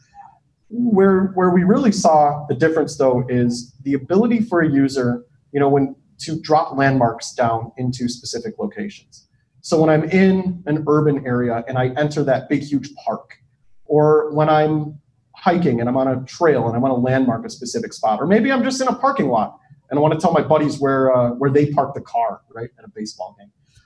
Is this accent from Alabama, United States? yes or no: no; Chicago, Illinois, United States; I'm here from Chicago.